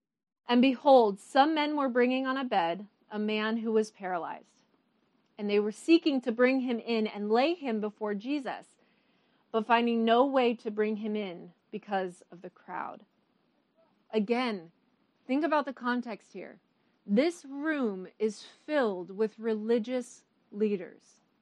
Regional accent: Chicago, Illinois, United States; I say when I'm in Chicago, I'm at home, Chicago being my hometown.

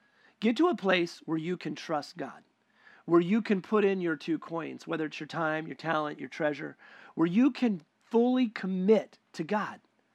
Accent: United States; I'm American, I'm independent, and you don't get to tell me what

